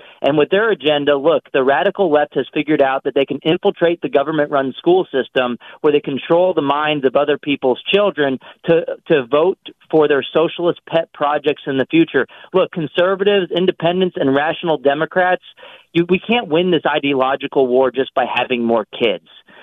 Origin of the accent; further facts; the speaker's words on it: Texas, United States; in Texas, in my home state